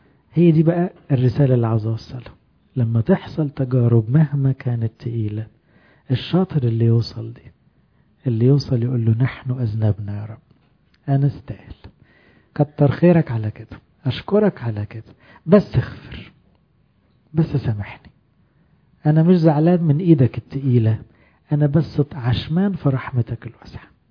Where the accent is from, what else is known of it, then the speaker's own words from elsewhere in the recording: Egypt; احنا عادتنا كمصريين مثلا تشرب حاجة وترمي الكوباية في الشارع